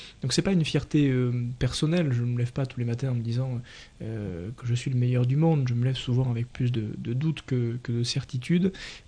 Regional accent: Labastide-Murat, Occitanie, France; Oui, à la Bastide de Murat, là où j'ai grandi.

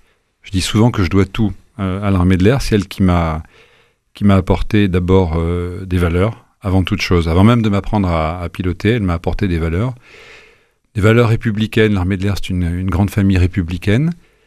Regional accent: Meknes, Fès-Meknès, Morocco; born there; souvent au Maroc, dont je suis originaire, et enfin je suis né à Meknès.

